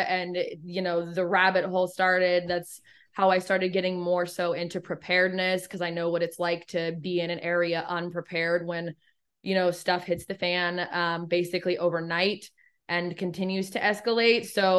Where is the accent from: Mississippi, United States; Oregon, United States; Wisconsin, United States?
Oregon, United States; Eugene; also born or lived in Los Angeles; I am from Eugene.